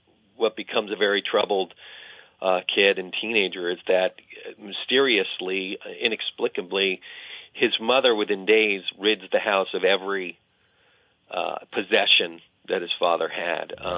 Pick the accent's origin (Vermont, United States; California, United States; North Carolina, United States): Vermont, United States; Shelburne; It's loosely inspired by, you know, I grew up in Shelburne.